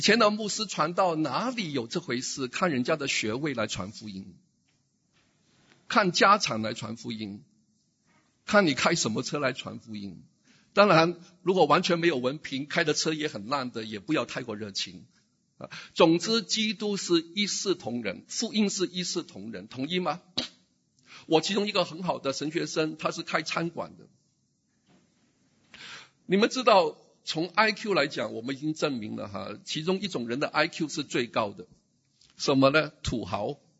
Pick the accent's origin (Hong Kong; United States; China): United States; 成就是我们美国人